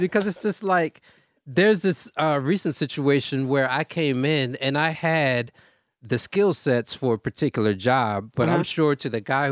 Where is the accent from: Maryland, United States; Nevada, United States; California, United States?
Maryland, United States; Baltimore; I'm from Baltimore, Maryland.